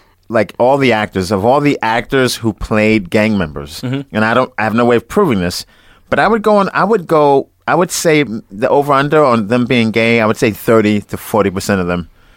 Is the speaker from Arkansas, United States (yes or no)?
no; Coney Island, New York, United States; Maybe because I saw it as a kid, I'm from Coney Island.